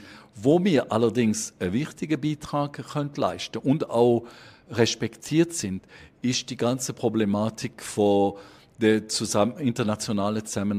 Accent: Switzerland; und das können wir als Schweizer fast nicht realisieren, was das heisst. Wir wohnen ja in den Bergen, wir haben keine Deltas.

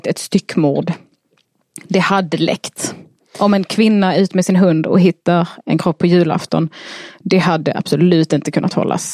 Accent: Denmark; Swedish is a second language; Ja, jag är dansk.

